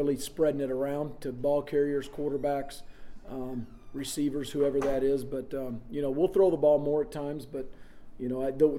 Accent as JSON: {"language": "English", "region": "Oklahoma", "country": "United States", "said": "I'm slow. I'm from Oklahoma, but I'm not dumb."}